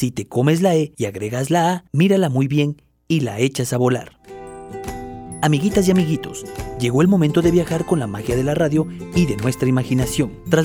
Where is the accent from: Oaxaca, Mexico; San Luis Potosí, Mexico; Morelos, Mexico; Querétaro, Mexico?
Oaxaca, Mexico; Como oaxaqueños, nos sentimos orgullosos de pertenecer a él.